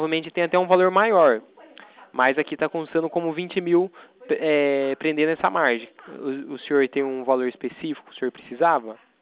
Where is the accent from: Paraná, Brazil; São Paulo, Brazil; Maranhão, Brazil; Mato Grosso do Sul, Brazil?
São Paulo, Brazil; Eu sou daqui do interior de São Paulo